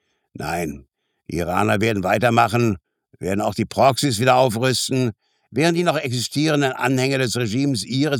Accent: Germany; Ich bin zwar in der DDR aufgewachsen, aber vieles von dem, was Sie von damals erzählen, kenne ich auch aus meiner Jugend.

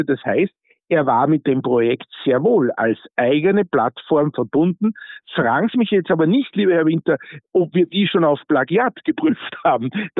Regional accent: Austria; Wissen Sie, als Österreicher, beim ersten Mal fand ich es noch lustig

